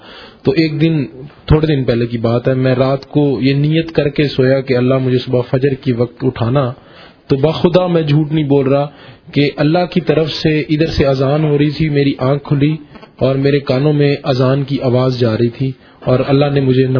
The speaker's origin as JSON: {"language": "Urdu", "town": "Bahawalnagar", "region": "Punjab", "country": "Pakistan", "said": "میں بہاول نگر سے ہوں."}